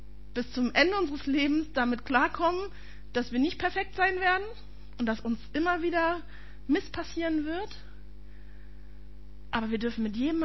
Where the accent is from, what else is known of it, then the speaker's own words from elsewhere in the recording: Berlin, Germany; Ich bin ja Berliner, bei uns gab es nicht unbedingt Religionsunterricht als ordentliches Schulfach.